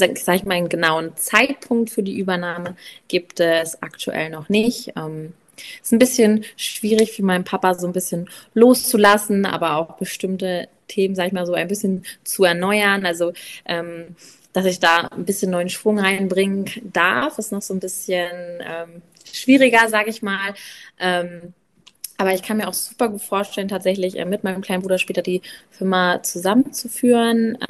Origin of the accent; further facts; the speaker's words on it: Elding, Bavaria, Germany; Also wie gesagt, ich komme aus Elding. Wir haben bei uns alles quasi im Dorf. Ich wohne im Dorf